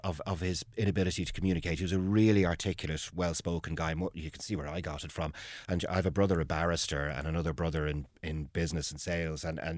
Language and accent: English; Dublin, Leinster, Ireland; I was born and raised in Dublin. My father's from Sligo, my mother from Laois. But I grew up in South Dublin. Now, the family moved a few times. So I was in Kilmacud, I was in Blackrock, I was in Ranelagh.